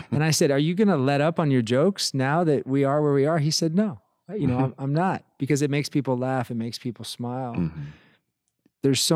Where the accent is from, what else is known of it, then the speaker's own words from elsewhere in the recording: Hawaii, United States; Yeah, I grew up in Hawaii, so Haole boy means white kid